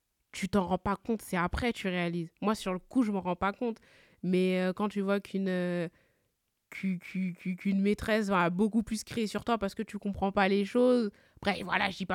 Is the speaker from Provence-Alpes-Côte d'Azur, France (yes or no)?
yes; Hyères, Provence-Alpes-Côte d'Azur, France; on a grandi à Hyères. Hyères, c'est une ville remplie de personnes blanches. Hein, voilà. Tu as vu, on fait partie des premières familles noires à habiter à Hyères.